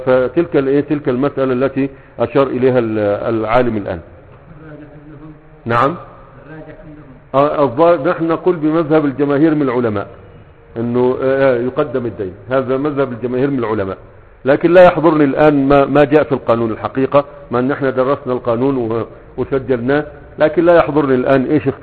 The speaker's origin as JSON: {"language": "Arabic", "country": "Egypt", "lives_now": "Yemen", "said": "هنا يعني في اليمن ما تباع صح، ما تباع، لكن عندنا في مصر بتباع"}